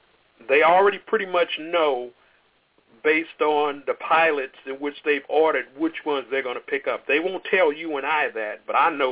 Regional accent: Chicago, Illinois, United States; also born or lived in New York; You know, I'm from Chicago, born in New York, but I was raised in Chicago.

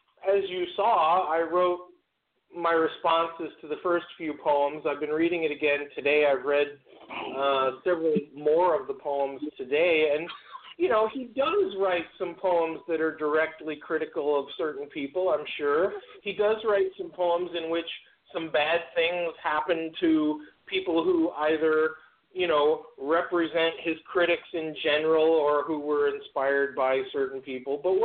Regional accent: New York, United States; I'm from New York. I'm a big boy. I can take criticism.

